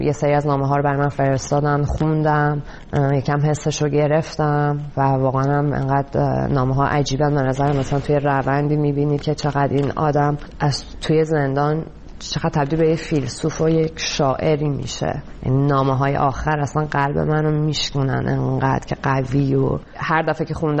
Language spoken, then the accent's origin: Persian; Iran; من از ایران اومدم بیرون